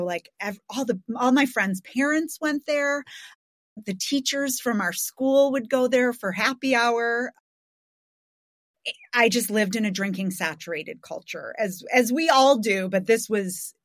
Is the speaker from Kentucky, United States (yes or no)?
no; Chicago, Illinois, United States; I come from growing up above my parents' bar in Lincoln Park, a neighborhood of Chicago, very close to Wrigley Field.